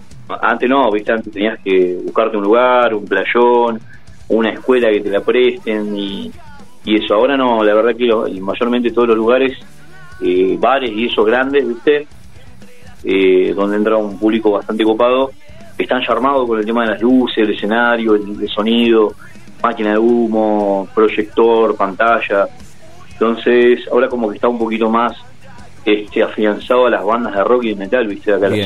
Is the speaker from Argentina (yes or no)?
yes; Neuquén, Argentina; Nosotros somos de acá, de Neuquén, capital. De acá, de la Capi. Así que bien al sur, con bastante calor hace hoy.